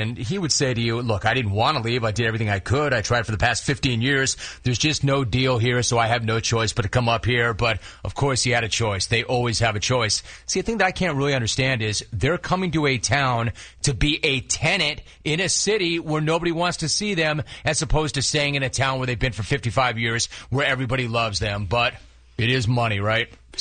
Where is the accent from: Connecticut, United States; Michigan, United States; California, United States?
California, United States; Los Angeles; Understand, you guys, I grew up in Los Angeles. I understand this. Everybody who's not from L.A. hates L.A.